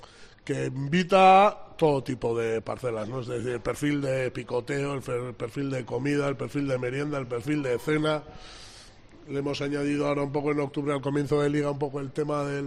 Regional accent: Basque Country, Spain; Yo soy vasco, guipuzcoano.

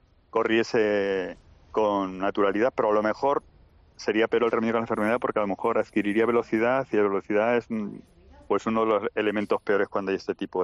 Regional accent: Extremadura, Spain; Yo te cuento una anécdota en mi pueblo de un puente que se rehizo en una carretera que había entre Jarandilla y otro pueblito al lado.

